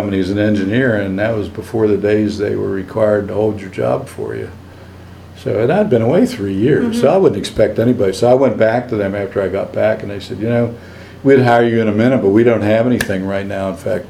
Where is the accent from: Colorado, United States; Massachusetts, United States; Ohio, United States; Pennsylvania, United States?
Pennsylvania, United States; Altoona; now in Harrisburg, United States; I'm originally from Altoona and got work here, and I've been here ever since. I mean, this is fame and fortune, good old Harrisburg.